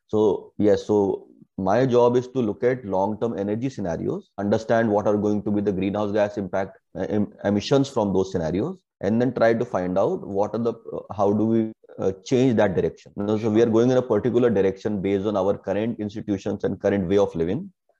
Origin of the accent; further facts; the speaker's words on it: North India, India; You know, I'm from North India, and while growing up in the winter season, fog was so common.